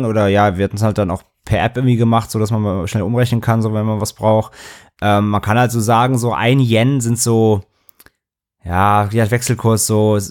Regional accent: Hamburg, Germany; für mich als Hamburger

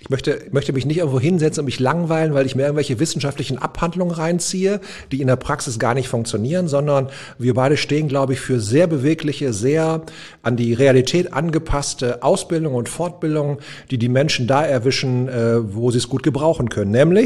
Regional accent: North Rhine-Westphalia, Germany; ich bin der Junge aus dem Pott. Also ich glaube, das ist ziemlich prägsam. Ich bin hier im Ruhrgebiet groß geworden, geboren auf Stahl und Kohle

